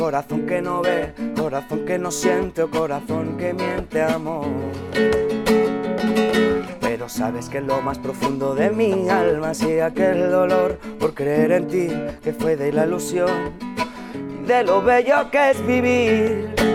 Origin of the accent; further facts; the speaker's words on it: L'Hospitalet de Llobregat, Catalonia, Spain; Jo soc d'aquí d'Hospitalet